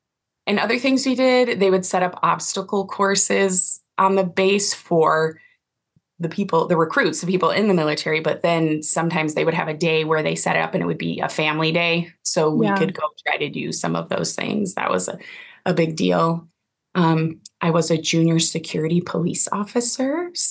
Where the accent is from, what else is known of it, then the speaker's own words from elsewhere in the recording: Mather, California, United States; born there; also born or lived in Victorville, California / Philippines; And I was born in California. And then we lived in a couple of bases in California. I was born at Mather, and then we moved to Victorville. And from there, we went to the Philippines.